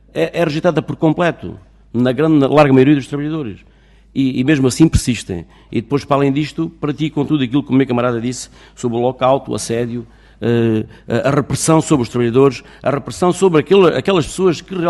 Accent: Alentejo, Portugal; desculpem os termos alentejanos, porque isto é mesmo assim, não posso renegar a minha, a minha, enfim, de onde sou.

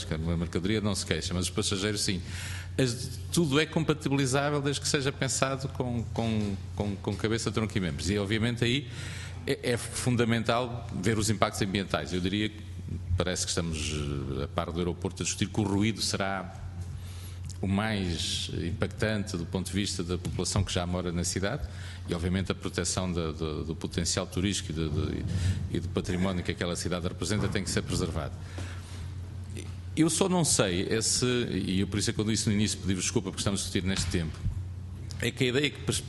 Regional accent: Viseu, Portugal; Eu sou de Viseu, única capital do distrito que não tem caminhos de ferro, mas tem previsto um corredor norte Aveiro-Salamanca.

